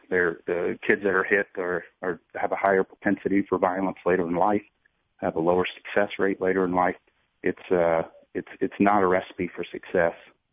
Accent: Canton, Mississippi, United States; also born or lived in Jackson, Mississippi / Weiser, Idaho; I was born in Jackson, Mississippi, raised in Canton for half my life, and then the majority of the rest of it in Weezer, Idaho.

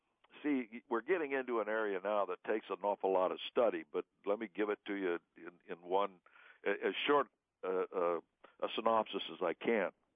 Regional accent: Seattle, Washington, United States; also born or lived in Spokane; I came from the Northwest originally, and I lived in, born and raised in Seattle, and then I lived for 25 years in Spokane.

